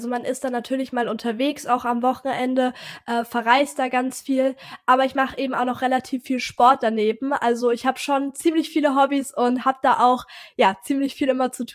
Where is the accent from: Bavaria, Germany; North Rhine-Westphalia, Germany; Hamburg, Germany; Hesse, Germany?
Hamburg, Germany; ich bin 17 Jahre alt, ich komme aus Hamburg